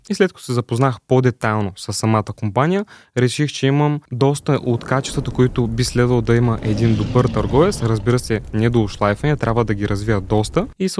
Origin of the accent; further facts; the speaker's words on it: Kazanlak, Stara Zagora Province, Bulgaria; От град Казанлък съм, на 19 години съм